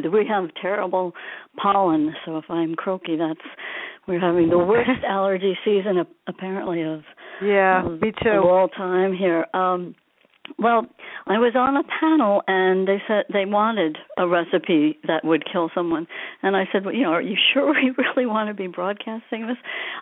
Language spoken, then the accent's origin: English; New Jersey, United States; And since I'm from Jersey and, you know, you're from the city, you know what that can feel like at times.